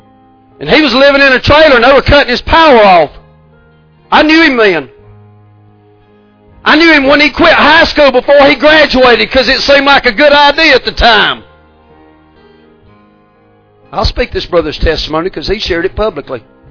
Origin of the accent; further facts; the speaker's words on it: United States; He grew up in California. I grew up in Harrison County, man. I don't think he had a leg up on me.